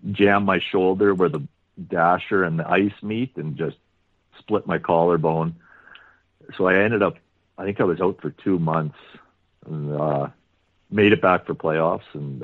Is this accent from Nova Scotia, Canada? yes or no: no; Kenaston, Saskatchewan, Canada; Well, I grew up here in Keniston.